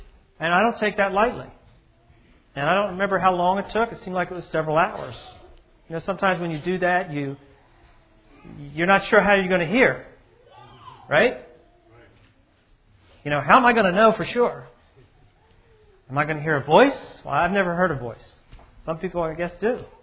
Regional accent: Philadelphia, Pennsylvania, United States; also born or lived in Colorado; I lived in Colorado for 10 years and I grew up in Philadelphia.

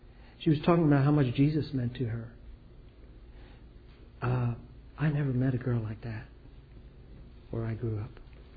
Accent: Philadelphia, Pennsylvania, United States; moved away as an adult; now in Colorado, United States; I grew up in Philadelphia, PA, moved out to Colorado to live with my cousin at 21.

